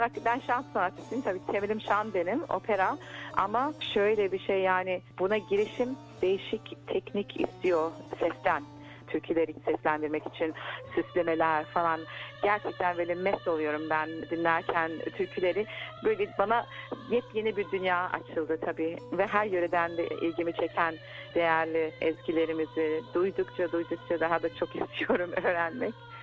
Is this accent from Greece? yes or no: no; Wollongong, New South Wales, Australia; also born or lived in Brisbane; Ben Brisbane'de doğdum. Sonra Wollongong'da büyüdüm.